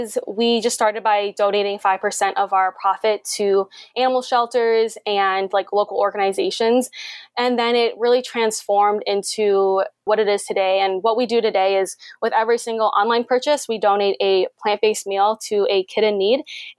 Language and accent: English; Vietnam; So growing up in Vietnam, like one of my favorite things was this like coconut dessert